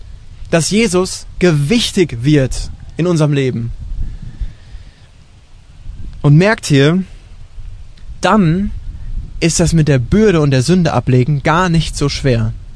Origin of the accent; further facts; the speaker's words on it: Achenbach, Germany; Es ist schön, Christ zu sein in Achenbach, wo ich herkomme, weil fast alle Einwohner Achenbachs sind Christen.